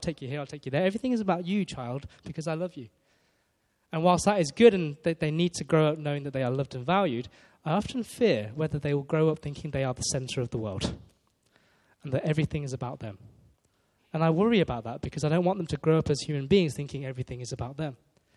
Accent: Leicester, East Midlands, United Kingdom; So I grew up in Leicester, and we grew up in the Chinese church in Leicester

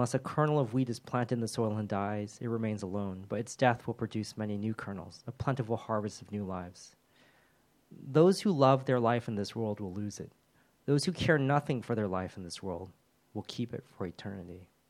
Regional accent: United States; moved away as an adult; If you don't know, I was born in America, grew up there, and I never thought I would leave that country.

